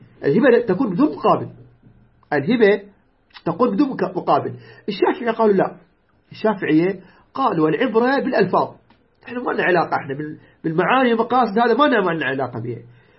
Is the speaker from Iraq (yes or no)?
yes; Iraq